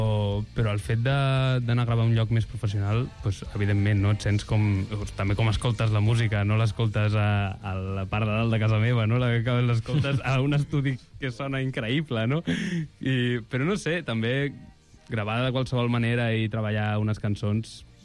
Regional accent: Catalonia, Spain; que som gent que de Catalunya, no?, també, que hem nascut aquí tot

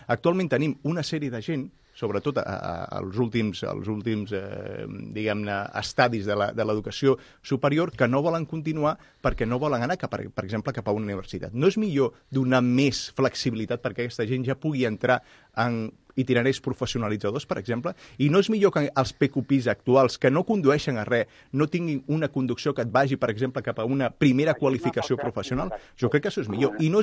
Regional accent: Barcelona, Catalonia, Spain; jo soc de Gràcia.

